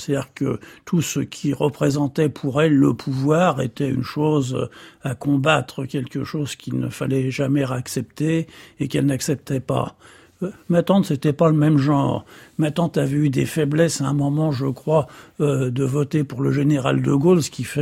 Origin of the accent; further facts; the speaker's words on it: Paris, Île-de-France, France; Il dit je suis des Batignolles, il est de l'endroit où il est. Et moi, je suis du 20e.